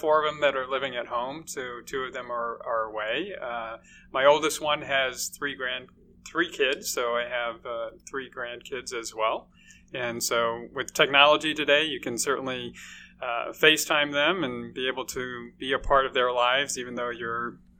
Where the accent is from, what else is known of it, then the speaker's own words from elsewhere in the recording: Connecticut, United States; Yeah, so I grew up in Connecticut, actually.